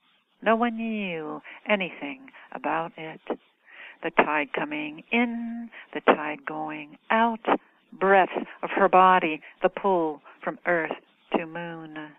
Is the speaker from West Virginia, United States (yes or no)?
no; Louisiana, United States; Well, I grew up in Cajun country, you know, just west of New Orleans, and so I grew up surrounded by Cajun music and blues and jazz, and so all of that I suppose I've internalized.